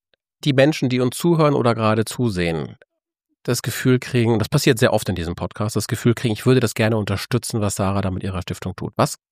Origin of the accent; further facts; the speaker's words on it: Northern Germany, Germany; Ich komme aus Norddeutschland